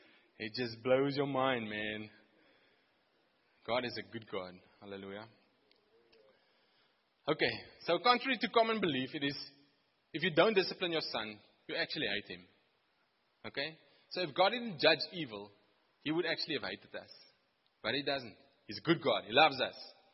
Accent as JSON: {"language": "English", "region": "Free State", "country": "South Africa", "lives_now": "Cape Town, South Africa", "said": "Now, I come from the Free State. I've been living in Cape Town now for 10 years."}